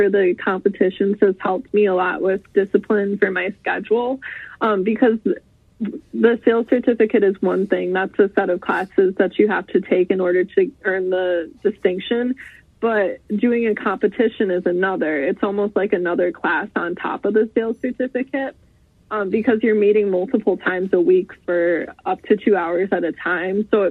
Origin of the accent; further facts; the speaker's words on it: Wisconsin, United States; accent: Wisconsin; And my Wisconsin accent really shines through on these recordings.